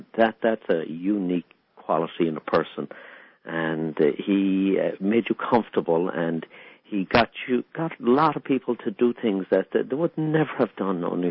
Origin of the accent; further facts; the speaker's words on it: west of Ireland, Ireland; now in New York, United States; In my own case here, I came from Ireland in the beginning of March in 1988, and 2 weeks later, Uncle Frank had me working at the reviewing stand.